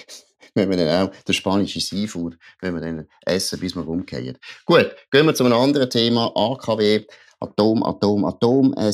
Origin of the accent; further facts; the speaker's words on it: Switzerland; Und da auch als Schweizer kann man sich noch nicht zurücklehnen